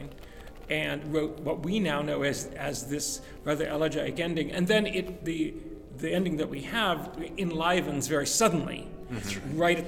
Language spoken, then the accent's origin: English; Oregon, United States; I'm actually from Oregon. Galen, until this afternoon, still thought I was from New York.